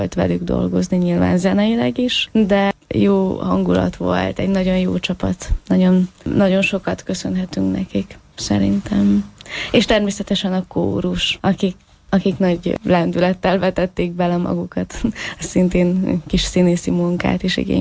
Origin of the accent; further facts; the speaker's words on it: Békés, Hungary; Szerencsére a megyében, ahonnan én származom, Békés megyéből nagyon sok barátom